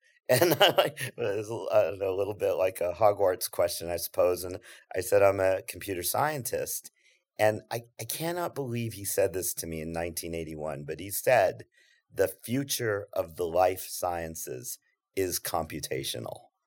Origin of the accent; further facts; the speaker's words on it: Albuquerque, New Mexico, United States; So I grew up in Albuquerque, New Mexico.